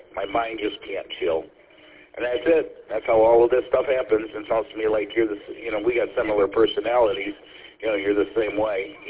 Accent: Paw Paw, Michigan, United States; I grew up in Pawpaw. I was on their fire department.

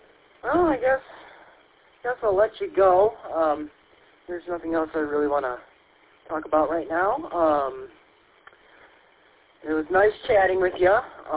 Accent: Lansing, Michigan, United States; And probably about an hour drive from here, from my hometown of Lansing.

